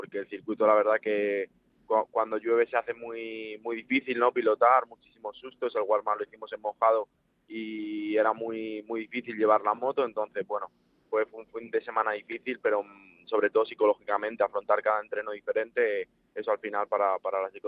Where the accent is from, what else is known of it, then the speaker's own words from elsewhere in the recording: San Martín de la Vega, Community of Madrid, Spain; Si no estoy en mi pueblo, con tantas carreras es imposible.